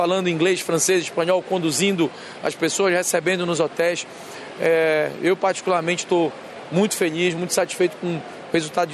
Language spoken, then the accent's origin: Portuguese; Belém, Pará, Brazil; Eu, particularmente, como paraense, eu nasci aqui nessa cidade